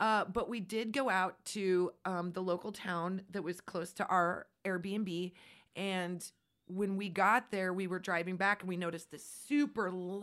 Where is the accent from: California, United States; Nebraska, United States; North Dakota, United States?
Nebraska, United States; We are from Nebraska. We are from flat and open spaces. We have no business taking side roads to anything.